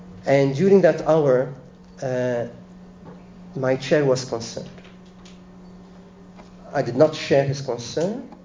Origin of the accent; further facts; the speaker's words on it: Lebanon; English is a second language; I'm from Lebanon.